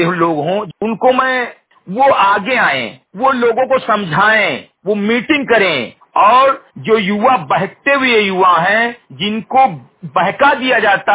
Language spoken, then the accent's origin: Hindi; Uttar Pradesh, India; ग्राम सभा समरी घटई विकासखंड मेनपुरवा जनपद बहराइच का मूल निवासी हूँ